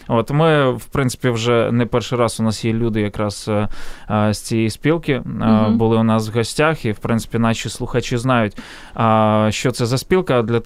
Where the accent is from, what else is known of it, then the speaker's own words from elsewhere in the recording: Ivankiv, Kyiv Oblast, Ukraine; born there; now in Kyiv, Ukraine; в Києві живу, але народився я в місті Іванків.